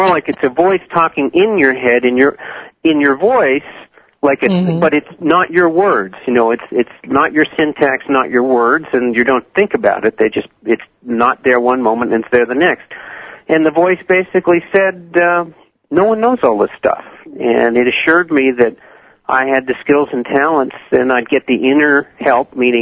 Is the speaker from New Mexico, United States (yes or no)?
no; Vermont, United States; Okay. Well, I grew up in Vermont, and as a small child, my parents and grandparents, grandmother, my grandfather was dead, took me into the backcountry starting about age five